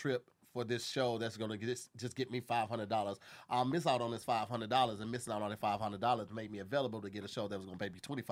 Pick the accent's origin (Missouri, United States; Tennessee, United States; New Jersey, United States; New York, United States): Missouri, United States; St. Louis; He's also from my hometown, St. Louis, Missouri